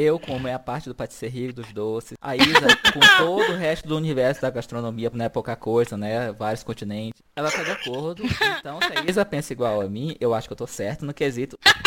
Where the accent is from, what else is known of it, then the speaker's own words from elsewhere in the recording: Paulina, São Paulo, Brazil; A gente mora aqui, mas viemos de Paulina, interior de São Paulo.